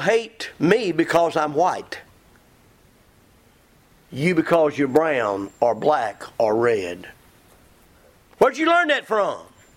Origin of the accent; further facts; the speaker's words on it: the South, United States; Folks, I was raised in the South. You don't tell by my accent.